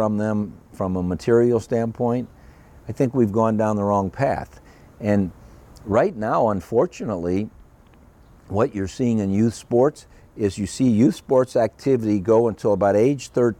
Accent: Cleveland, Ohio, United States; We loved the Cleveland Indians. I grew up in Cleveland.

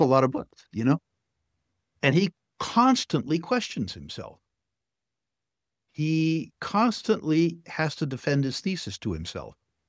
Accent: United States; You know, in the U.S., I'm an American, so I'm prone to criticize my own place because I understand it.

